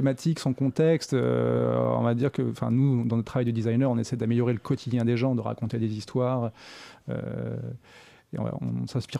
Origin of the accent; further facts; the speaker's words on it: Vannes, Brittany, France; born there; je suis né en Bretagne Sud à Vannes